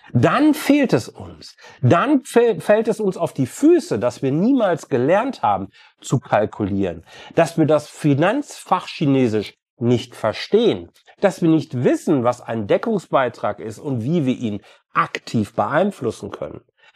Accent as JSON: {"language": "German", "region": "North Rhine-Westphalia", "country": "Germany", "said": "Ich komme aus dem Ruhrgebiet, da sagt man das zumindest so."}